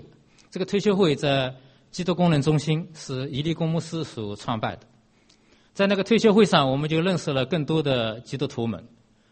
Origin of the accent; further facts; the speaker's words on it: China; 我们中国人说家家有本难念的经，我们中间有许多的家庭难免会遇到一些难处。